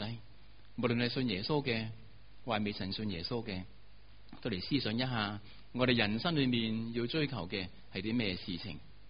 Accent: Hong Kong; 我们香港人都是很殷勤很努力的一班的人，

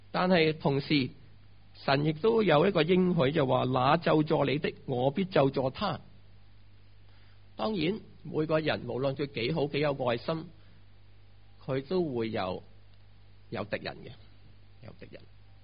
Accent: Guangdong, China; 当我们广东人来到读这个闪字的时候

